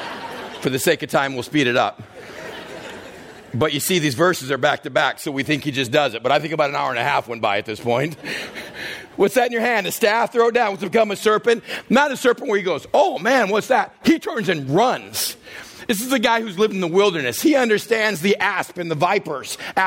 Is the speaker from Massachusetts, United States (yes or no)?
no; Texas, United States; Growing up in West Texas, I saw this done once. I remember a big old rattlesnake was crossing the road. We're about 20 miles outside of El Paso where we lived.